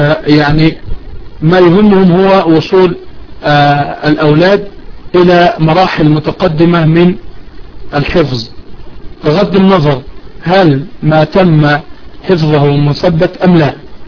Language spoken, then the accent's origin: Arabic; Egypt; يعني زي ما احنا عندنا في مصر مثلا نقول يعني الكراميل عندنا في مصر